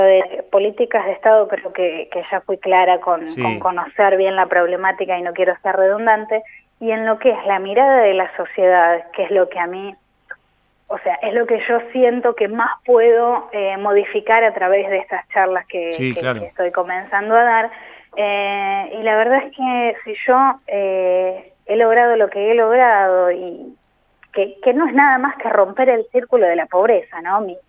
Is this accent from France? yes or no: no; Bahía Blanca, Buenos Aires Province, Argentina; yo soy de Bahía Blanca, que a pesar de que hay mucha pobreza, no se compara con las dimensiones de ustedes